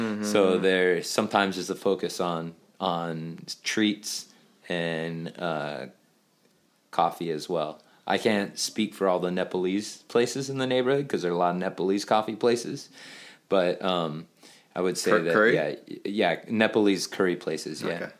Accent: California, United States; I'm from the States. I'm from California.

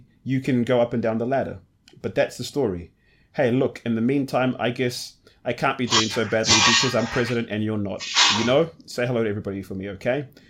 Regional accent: Nigeria; I'm a Nigerian. I grew up being told everywhere, Nigeria is corrupt, that our leaders are terrible

